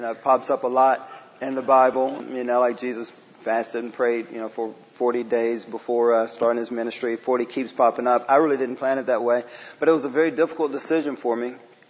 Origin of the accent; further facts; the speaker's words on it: Murfreesboro, Tennessee, United States; I was born and raised in Murfreesboro, lived in Tennessee all my life, 41. 37 of those years have been right in Murfreesboro, Tennessee.